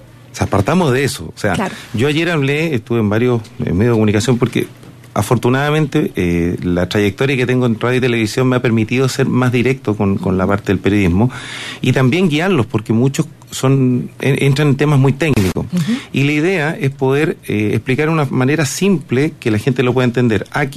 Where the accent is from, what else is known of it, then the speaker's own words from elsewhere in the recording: Viña del Mar, Valparaíso, Chile; Ahora, Valparaíso lo conozco muy bien, porque me crié muchos años en Viña.